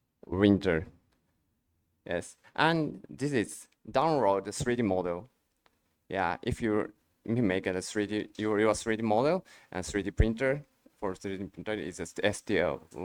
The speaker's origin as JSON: {"language": "English", "country": "Japan", "second_language": "English", "said": "from Japan."}